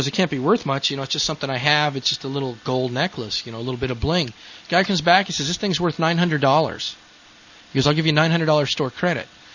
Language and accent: English; Colorado, United States; I'm from Colorado, man. I didn't tell them my ancestors were from Boston.